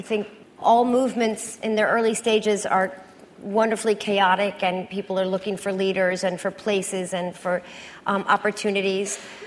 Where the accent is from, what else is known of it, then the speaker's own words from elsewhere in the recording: New York, United States; Well, I spend very little time in Hollywood. I'm a New Yorker.